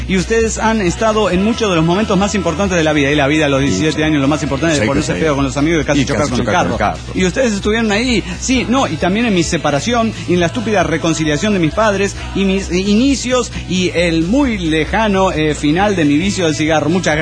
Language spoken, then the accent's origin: Spanish; Guadalajara, Jalisco, Mexico